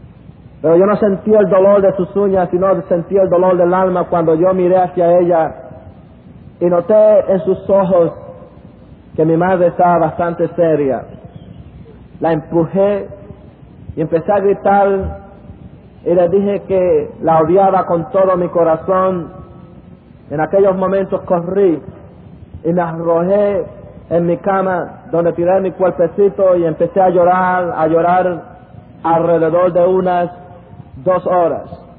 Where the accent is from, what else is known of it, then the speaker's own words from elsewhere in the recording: Puerto Rico; Fui criado en Puerto Rico, en un hogar en que mis padres estaban envueltos en la brujería.